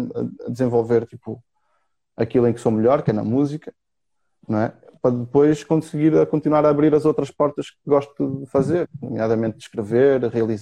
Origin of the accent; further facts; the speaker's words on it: Braga, Portugal; Tinha que dizer um palavrão, sou de Braga.